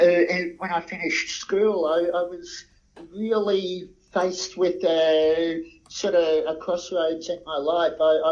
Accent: Kingaroy, Queensland, Australia; the local radio station in my hometown of Kingaroy

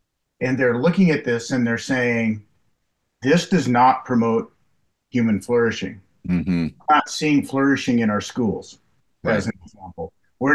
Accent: Salem, Oregon, United States; now in Seattle, United States; Well, I grew up in Salem, Oregon, and came up to go to college here in Seattle, where I met my wife.

